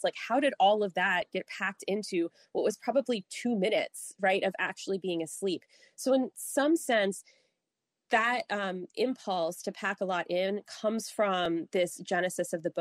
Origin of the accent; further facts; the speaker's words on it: Maryland, United States; now in Wisconsin, United States; But I'm not originally from Wisconsin. I'm from the Mid-Atlantic. So when I moved here, I had to get used to these massive snowstorms